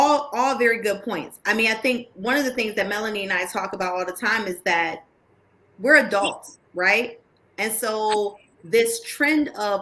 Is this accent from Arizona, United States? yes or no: no; Buffalo, New York, United States; Like, I'm from upstate New York, I'm from Buffalo. I grew up in one of those neighborhoods that was like heavily impacted, heavily criminalized due to policies of the war on drugs.